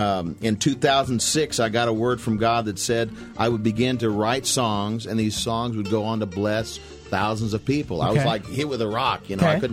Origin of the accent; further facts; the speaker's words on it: El Paso, Texas, United States; I am from El Paso, Texas.